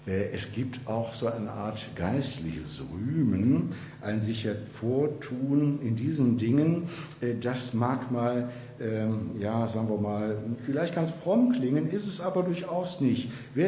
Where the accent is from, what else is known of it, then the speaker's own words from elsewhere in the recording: Wuppertal, North Rhine-Westphalia, Germany; in Wuppertal, in meiner Heimat, habe ich vielleicht auch schon mal erzählt